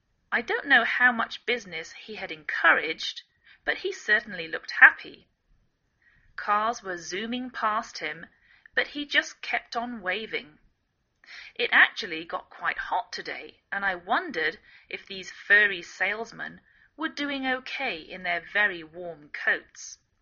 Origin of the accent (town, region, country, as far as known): England, United Kingdom; now in United States